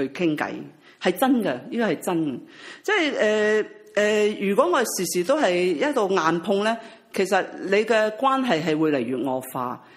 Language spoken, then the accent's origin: Cantonese; China; 同埋我想表達最後想去表達就係、是、我哋中國人好含蓄啦